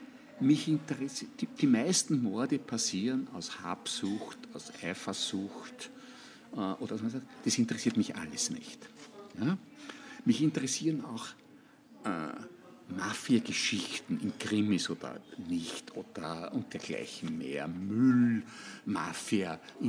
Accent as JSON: {"language": "German", "town": "Krems", "region": "Lower Austria", "country": "Austria", "tie": "born or raised there", "also_born_or_lived": "Horn", "said": "In meiner Heimatstadt Krems hat sich"}